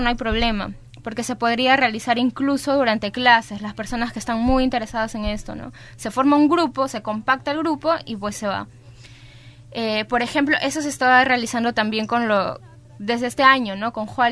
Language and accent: Spanish; Cajamarca, Peru; yo vengo de Cajamarca y también vengo de un grupo vulnerable que es de Santa Cruz.